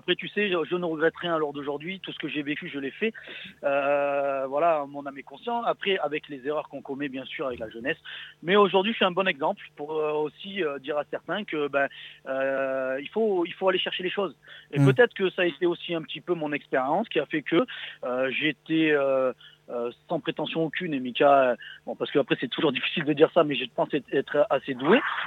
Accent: Cruas, Auvergne-Rhône-Alpes, France; je suis originaire, je suis ardéchois, de Cruas, à côté de Montélimar.

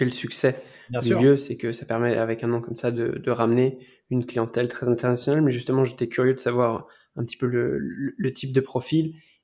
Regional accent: France; je suis français

